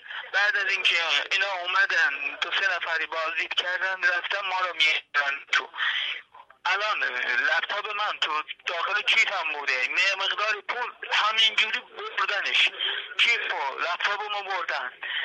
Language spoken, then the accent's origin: Persian; Iran; ما از ایران اومدیم